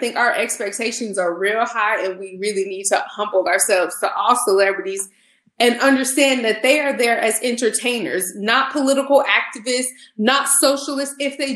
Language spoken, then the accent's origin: English; Houston, Texas, United States; I'm from Houston, was not